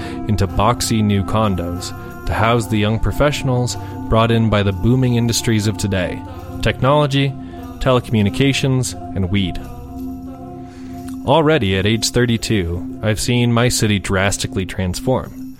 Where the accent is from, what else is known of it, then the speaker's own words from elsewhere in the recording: Denver, Colorado, United States; also born or lived in California; I was born in California and moved to the outer suburbs of Denver at the age of two.